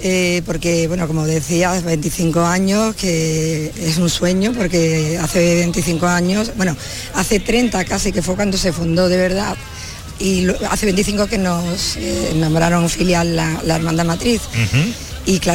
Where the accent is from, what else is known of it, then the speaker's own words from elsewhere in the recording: Cádiz, Andalusia, Spain; now in Brussels, Belgium; Yo soy de Cádiz.